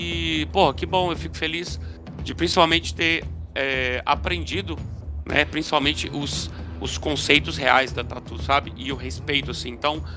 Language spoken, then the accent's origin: Portuguese; Contagem, Minas Gerais, Brazil; Aqui em Contagem mesmo, aonde eu nasci, cresci, acabei aprendendo aqui a tatuar também.